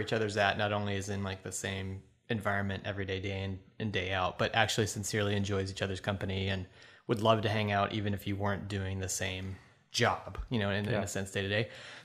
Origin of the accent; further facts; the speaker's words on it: New England, United States; me being... a New Englander.